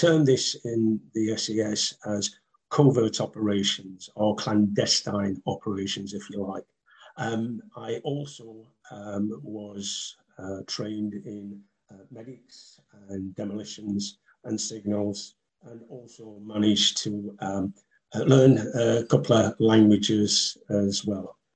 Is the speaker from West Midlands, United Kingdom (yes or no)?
no; Sheffield, Yorkshire and the Humber, United Kingdom; I come from Sheffield. I'm Sheffield born and bred, and I left school when I was 15.